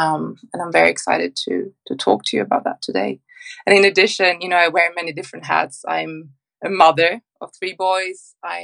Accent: Stockholm, Stockholm County, Sweden; I'm born in Stockholm, born and raised in Stockholm, Sweden, and spent 20 years abroad, living in 7 countries, having had 5 careers. And I've just recently come home.

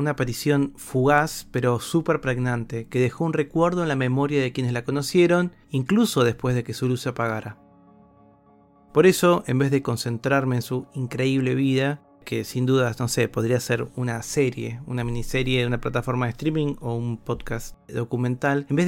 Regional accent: Argentina; Si no sos de mi país, si no sos de Argentina

